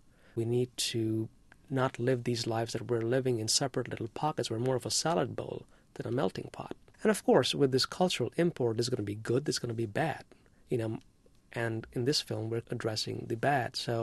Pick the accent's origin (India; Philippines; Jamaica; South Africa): India; now in United States; I was raised in India and came over to the United States, and I am affected about what is going on around us as a filmmaker